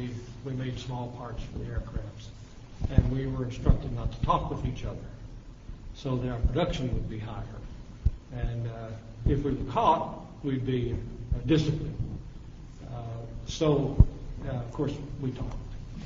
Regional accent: Arkansas, United States; also born or lived in Memphis, Tennessee; I come from Arkansas. I was born in Memphis, Tennessee, pretty close to where the Klan was supposedly organized.

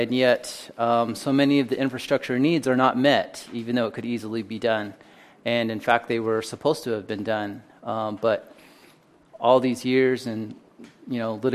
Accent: Utah, United States; So I'm from San Juan County. I grew up there, and on both of my sides of my family, that's really coming out of Bears Ears.

